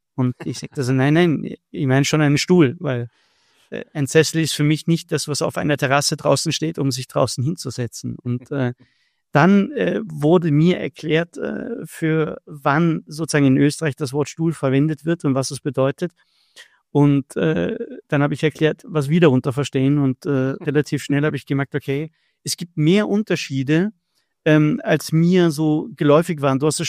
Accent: Northern Germany, Germany; Aber das ist ähnlich wie Moin zum Beispiel bei uns im Norddeutschen

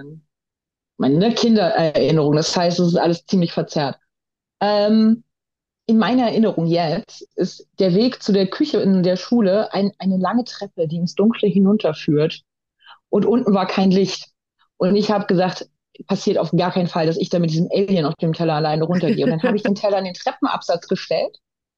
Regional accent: Berlin, Germany; in meiner Kindheit in Berlin

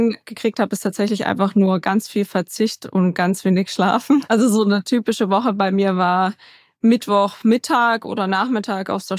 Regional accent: Germany; nördlich von München aus einem kleinen Ort an der Grenze zu Tschechien. Die meisten kennen das nicht. So Hof kennt man vielleicht. Das ist so 45 Minuten westlich von da, wo ich aufgewachsen bin.

